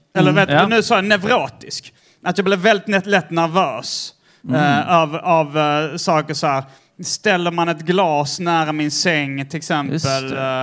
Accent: Israel

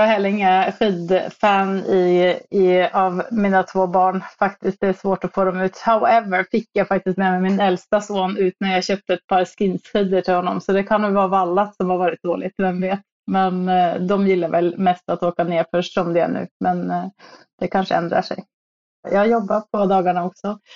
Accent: Norway; now in Stockholm, Sweden; Alltså, jag kom ju från Norge, så jag var väl på skidor från jag var 3.

